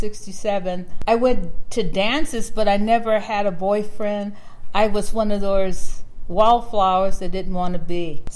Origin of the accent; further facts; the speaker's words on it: Oakland, California, United States; Oakland at that time, I grew up in the Fruitvale Diamond District. It was predominantly Italian, Portuguese, Caucasian, very few blacks, very few Hispanics.